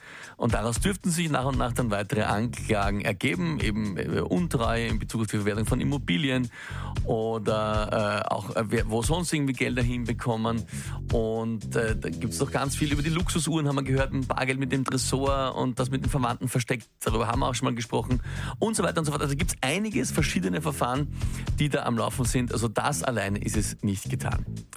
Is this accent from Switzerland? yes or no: no; Austria; Aber so dürfte das bei uns in Österreich ungefähr funktionieren.